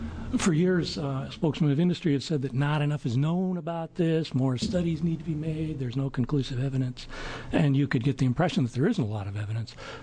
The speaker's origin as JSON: {"language": "English", "region": "Oregon", "country": "United States", "tie": "born or raised there", "said": "I practice in Eugene, Oregon. And I grew up in Oregon, went to school in California and Washington State"}